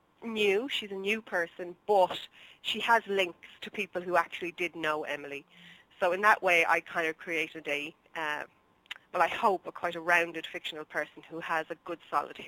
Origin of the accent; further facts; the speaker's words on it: Leinster, Ireland; So I'm from County Dublin, and so I made her be from my home place.